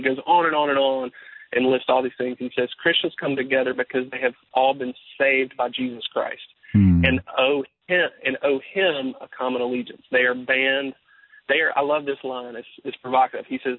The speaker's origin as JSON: {"language": "English", "region": "the South", "country": "United States", "said": "I'm from the South, so on that table is barbecue."}